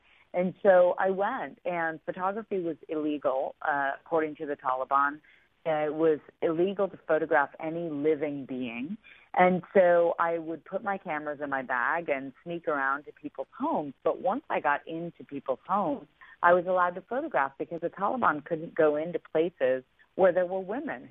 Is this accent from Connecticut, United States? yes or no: yes; Westport, Connecticut, United States; I grew up in Westport, Connecticut